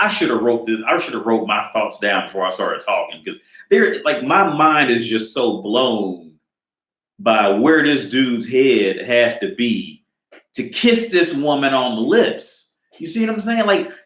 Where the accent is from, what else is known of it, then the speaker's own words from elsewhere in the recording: United States; now in Prague, Czech Republic; because I grew up in America, and America things are very much more spread out. Where here, everything's, you know, in Prague, it's all condensed, man.